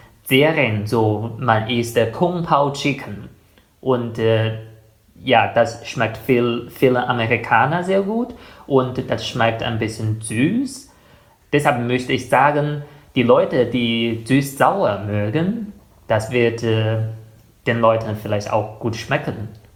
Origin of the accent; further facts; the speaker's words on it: Germany; Ich finde, als ein Deutscher, der schon sehr viel von der chinesischen Küche kennt, so was Befehle soll man vermeiden?